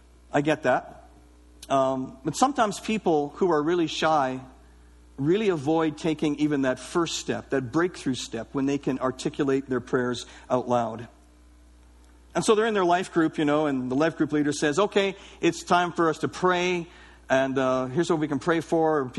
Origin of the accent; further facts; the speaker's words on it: Canada; We're Canadian.